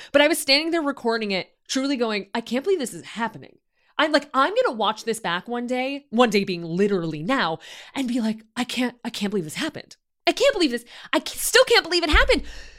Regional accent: Illinois, United States; I wasn't exposed to these things where I grew up in Illinois. I had never known about a seafood boil.

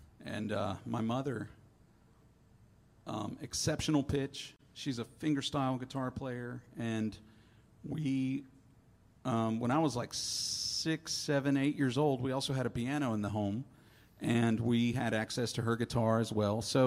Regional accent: Brevard, North Carolina, United States; In my hometown that I have lived in forever, you know, generations, grew up in Brevard, and I'm not famous.

